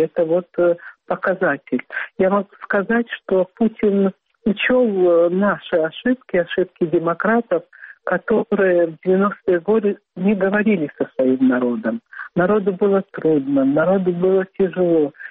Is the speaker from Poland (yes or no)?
no; Belarus; у меня отец белорус, а мать украинка, и я сама из Белоруссии